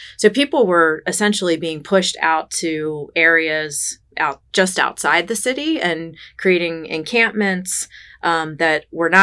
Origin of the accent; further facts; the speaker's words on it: Strasburg, Pennsylvania, United States; Yeah, born and raised in Strasburg. Went to Lampeter Strasburg High School.